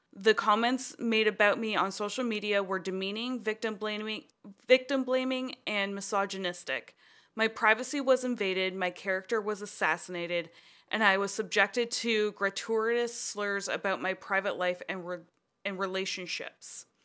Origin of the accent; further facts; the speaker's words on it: Canada; As Canadian, I am saddened by the reactions of far too many people on social media.